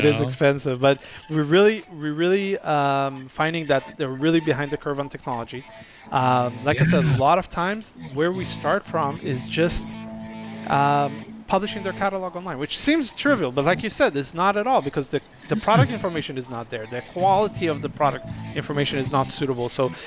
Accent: California, United States; I'm from California. Sorry, I might have some surfing analogies.

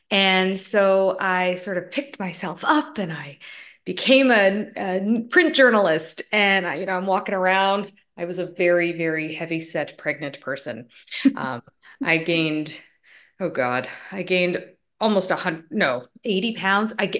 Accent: Canada; also born or lived in United States; now in Los Angeles, United States; I grew up in Canada, but I've always been American. I was born in America, the only one in my family. And so as soon as I could, I ran away

